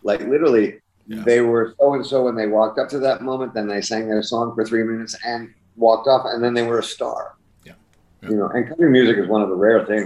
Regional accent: Canada; as a Canadian

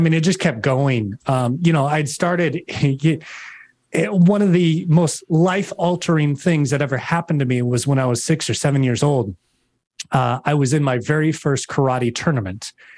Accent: Minneapolis, Minnesota, United States; I'm from Minneapolis. I moved down to Chicago where the rest of my team was training

